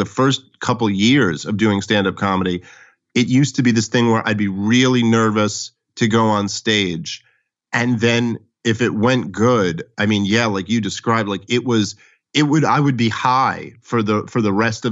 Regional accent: New York City, New York, United States; because I grew up in New York City, but I didn't really know comedy clubs were a thing.

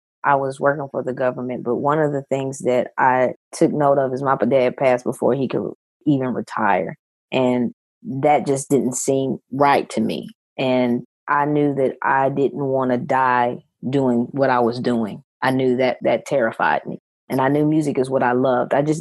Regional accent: Nashville, Tennessee, United States; I'm from Nashville, Tennessee, and my dad was a huge music lover.

